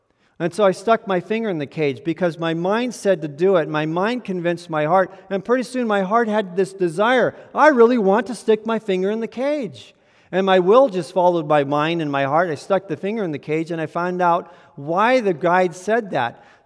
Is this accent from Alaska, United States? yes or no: no; San Diego, California, United States; We grew up in Southern California, mostly in the San Diego area, so it wasn't that hard for us to get to the San Diego Zoo.